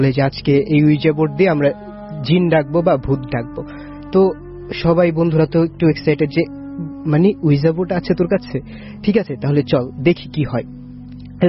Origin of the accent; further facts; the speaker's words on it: Satarkul, Dhaka Division, Bangladesh; আমি সাতারকুল থেকে আসছি।